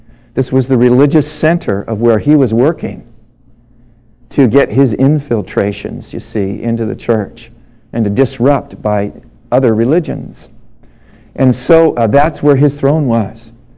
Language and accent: English; United States; I'm an American. These people see America through these movies.